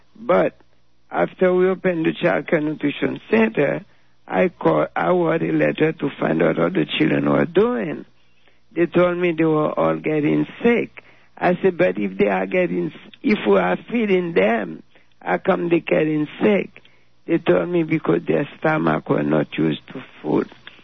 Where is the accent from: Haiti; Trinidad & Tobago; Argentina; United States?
Haiti; Las Caobas, Centre; I'm from Las Caobas. It's a small town, about 40 miles from Port-au-Prince, but it takes about 3 hours to get there due to the condition of the road.